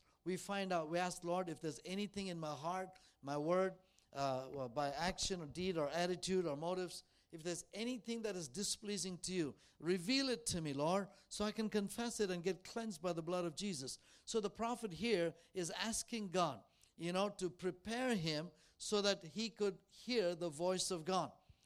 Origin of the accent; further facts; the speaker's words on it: Bangalore, Karnataka, India; now in United States; I'm from Bangalore, India. I've been in the United States for many, many years.